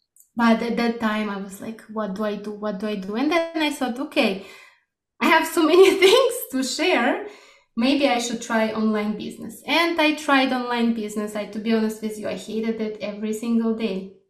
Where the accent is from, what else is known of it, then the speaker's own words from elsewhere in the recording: Russia; born there; English is a second language; since I was born in Russia